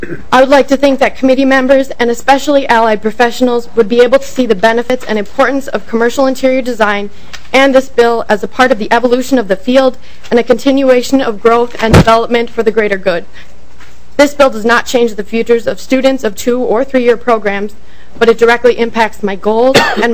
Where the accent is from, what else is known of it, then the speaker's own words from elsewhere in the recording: St. Cloud, Minnesota, United States; I'm originally from the St. Cloud area.